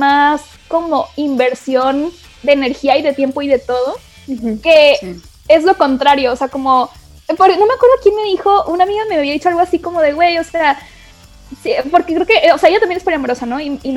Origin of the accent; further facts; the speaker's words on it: Monterrey, Nuevo León, Mexico; Igual soy de Monterrey, entonces aquí.